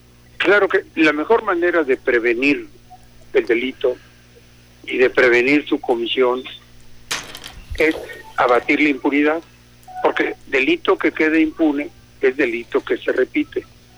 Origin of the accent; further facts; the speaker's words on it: Mexico; nosotros como mexicanos